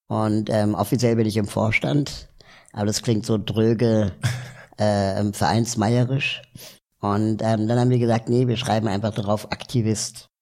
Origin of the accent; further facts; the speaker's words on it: Berlin, Germany; also born or lived in South America; ich bin zwar in Berlin aufgewachsen